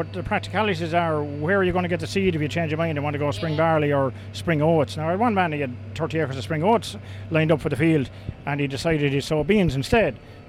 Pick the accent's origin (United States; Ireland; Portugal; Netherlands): Ireland; Kilkenny, Leinster; he didn't realise I was from Kilkenny.